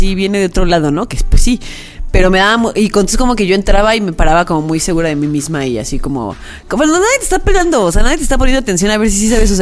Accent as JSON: {"language": "Spanish", "region": "State of Mexico", "country": "Mexico", "tie": "born or raised there", "lives_now": "Mexico City, Mexico", "said": "porque pues en el Edomex no hay metro. Cuando me mudé a la Ciudad de México."}